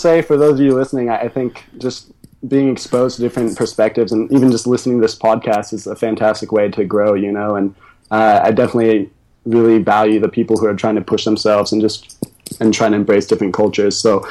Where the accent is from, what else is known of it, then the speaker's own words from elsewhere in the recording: Texas, United States; Growing up in Texas.